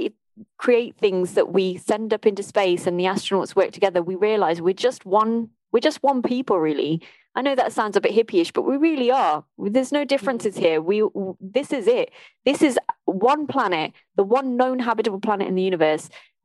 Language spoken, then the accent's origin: English; England, United Kingdom; I was born and raised in the Midlands.